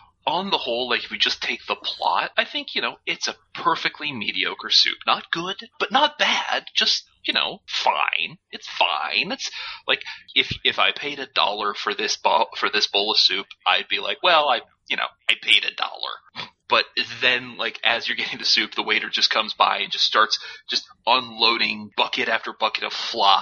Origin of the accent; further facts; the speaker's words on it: United States; because as an American, there's a few messages in that idea that resonate with me pretty hard